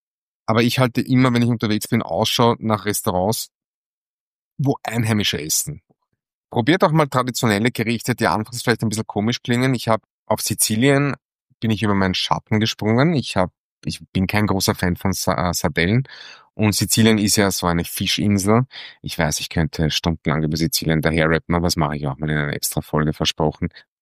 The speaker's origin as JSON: {"language": "German", "region": "Vienna", "country": "Austria", "said": "Ich bin Wiener, ich bin Genussmensch. Das kann ich nicht abstreiten. Mit italienischen Wurzeln"}